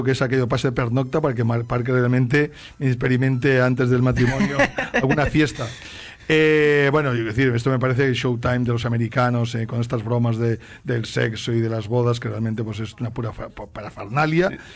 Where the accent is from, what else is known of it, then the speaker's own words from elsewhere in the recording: Spain; como sabía que somos españoles, que somos europeos.